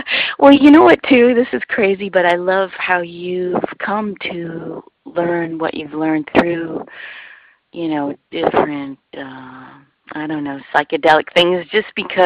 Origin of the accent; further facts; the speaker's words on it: Hawaii, United States; you know, I'm from Hawaii, and you're talking about Ho'oponopono